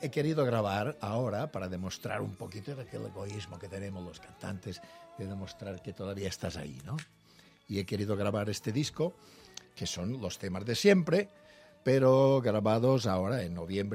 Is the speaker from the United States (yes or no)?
no; Santa María, Balearic Islands, Spain; born there; Y claro, yo nací en Santa María, que es un pueblo de Mallorca